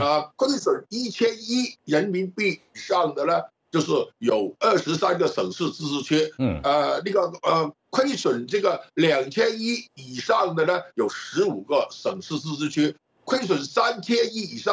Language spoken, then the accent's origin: Chinese; Hong Kong; 首先更正一下，我是香港的